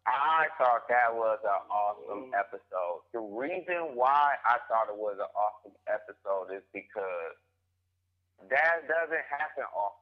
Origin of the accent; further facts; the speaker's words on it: Atlanta, Georgia, United States; But I grew up in Atlanta.